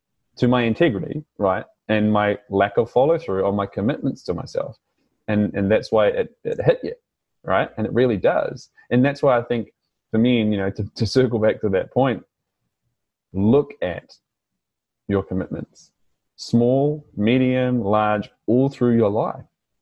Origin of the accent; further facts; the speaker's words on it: New Zealand; accent: New Zealand; of course, said with my New Zealand accent.